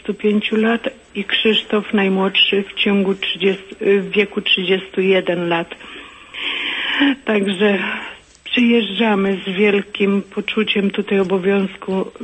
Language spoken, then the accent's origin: Polish; Lubań, Lower Silesian Voivodeship, Poland; ja jestem z Dolnego Śląska, z Lubania.